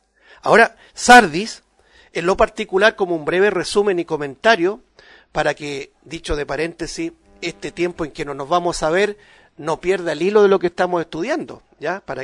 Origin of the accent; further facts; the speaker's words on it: Chile; Nosotros, en lo particular como chilenos, no lo hemos pasado muy bien.